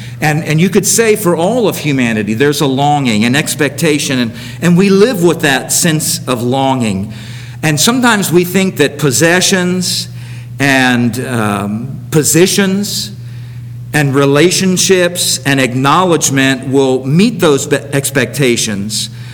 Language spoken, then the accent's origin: English; Florida, United States; I was in college in Tennessee, in the mountains, and had seen snow a couple times. I grew up in South Florida.